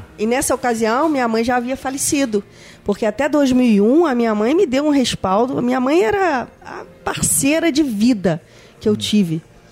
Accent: Rio de Janeiro, Brazil; Eu nasci ali, me criei parte, né? Perto, assim, a infância, a primeira infância, 7 anos, na Penha. Depois eu mudei para a Ilha do Governador. E da Ilha do Governador já fui para fora do país e parará. E quando voltei, já fui morar na Barra.

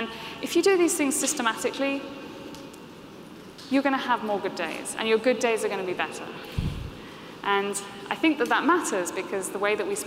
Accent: United Kingdom; Come on, I'm British

